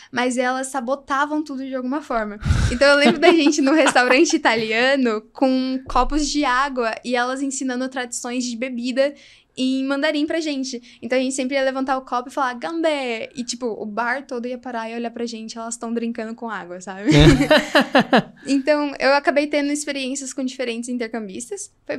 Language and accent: Portuguese; Brazil; Sim, eu sou do Brasil.